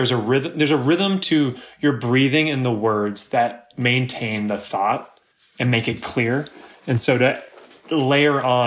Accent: California, United States; I'm a bro from California, and I've played a lot of Stevie, a lot of Timmy's, a lot of Ray's, Eddie's, Bobby's, Brody's

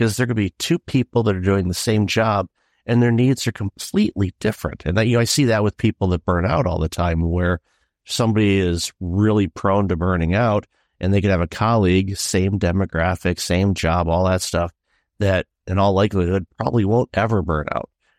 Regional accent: Detroit, Michigan, United States; also born or lived in Chicago; And, you know, I grew up in Detroit and worked and lived in Chicago for 6 years.

